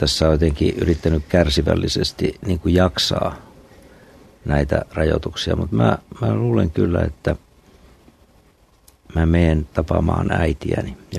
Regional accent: Central Finland, Finland; mä oon keskisuomalainen, joka tykkää mäistä, niin se on vähän vaikeaa täällä Etelä-Pohjanmaalla

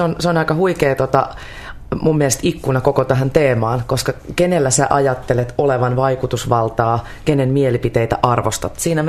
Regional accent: Helsinki, Uusimaa, Finland; Mä oon ihan täältä pääkaupungista

